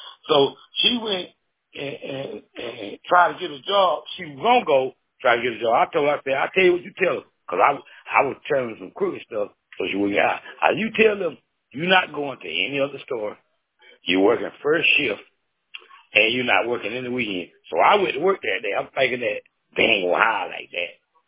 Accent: Atlanta, Georgia, United States; now in Nashville, United States; I'm talking about when I mention Nashville because I'm from Atlanta, Georgia.

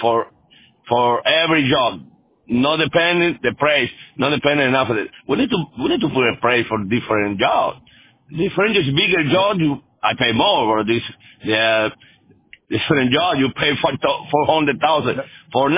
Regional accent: Tennessee, United States; English is a second language; moved away as an adult; now in Miami, United States; I started my company in Tennessee. I'm from Tennessee for a long while, well, my life. Moved for here for different reasons, for studying at University of Miami.

